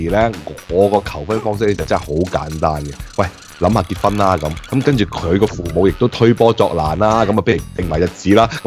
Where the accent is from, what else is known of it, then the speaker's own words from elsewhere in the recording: Guangdong, China; 喂，但系我哋广东人咧，即系有啲老人家咧